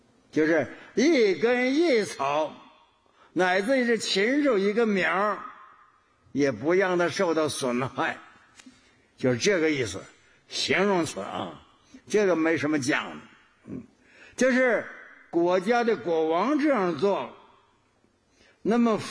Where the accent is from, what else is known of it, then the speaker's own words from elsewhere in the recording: Northeast China, China; 我小时候在我们东北修城堡，一个村落，我这个村子修城堡。